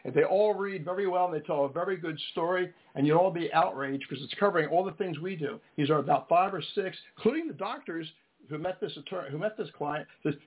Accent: California, United States; I'm from the Free Republic of Orange County.

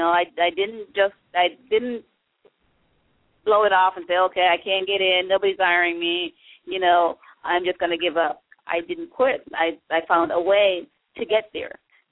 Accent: Jamaica; I grew up in Jamaica, and every time my mom would come in, we'd go with her to the airport

